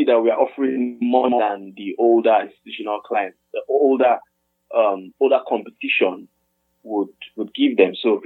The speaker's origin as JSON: {"language": "English", "region": "Edo", "country": "Nigeria", "tie": "born or raised there", "said": "Okay, I'm a Nigerian. Mm. I was born in Edo State, Nigeria, but I'm not from Edo State, Nigeria. I'm from Anambra State, in Nigeria. But my mom was living in Edo State at the time, so I was born in Edo State."}